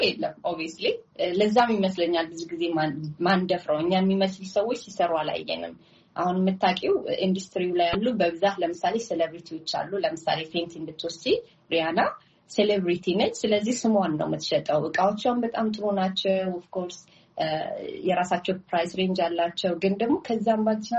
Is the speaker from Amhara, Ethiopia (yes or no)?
yes; Amhara, Ethiopia; also born or lived in Tigray; ከዛ በተጨማሪ ትግራይ ውስጥ ተምሬያለሁ በትግርኛ። ወላጆቼም እዛ ትግራይ ውስጥ ነው የተወለድኩት፣ መወለድ ደረጃ ማለት ነው። አስተዳደጌ ግን ጎጃም ደሴ ወይዘሮ ስህን ተምሬያለሁ። ሀይ ስኩል እንኳን ደብረ ማርቆስ፣ ደሴ ወይዘሮ ስህን እና መቀሌ አፄ ዮሐንስ ነው የጨረስኩት።